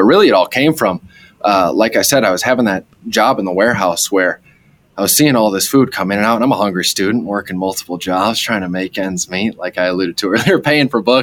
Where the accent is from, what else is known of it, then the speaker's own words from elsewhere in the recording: Rochester, Minnesota, United States; I grew up in Rochester, Minnesota, and grew up as a cradle Catholic